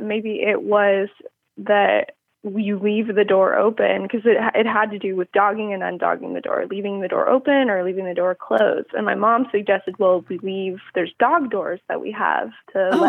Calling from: San Diego, California, United States; I'm calling from San Diego, so I'm not too far away from you guys.

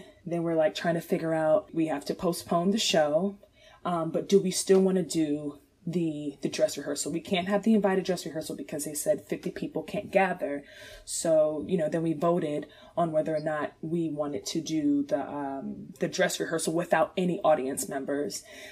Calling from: Chesapeake, Virginia, United States; I am calling from Chesapeake, Virginia.

